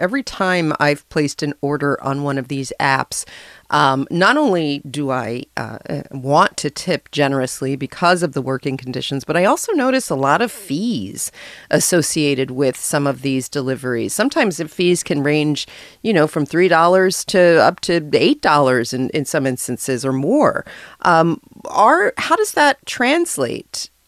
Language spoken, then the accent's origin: English; New York City, New York, United States; So as a New Yorker myself, I want to get a sense here.